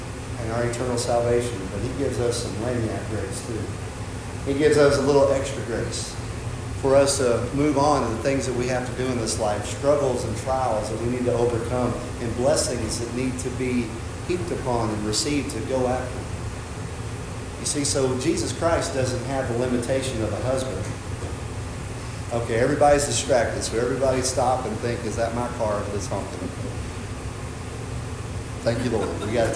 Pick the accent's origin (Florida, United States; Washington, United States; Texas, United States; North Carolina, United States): Texas, United States; You know, I came from Southeast Texas, which is really close to Southwest Louisiana